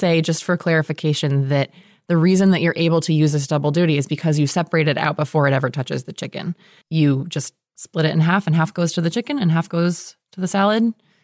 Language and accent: English; California, United States; by nature of growing up in California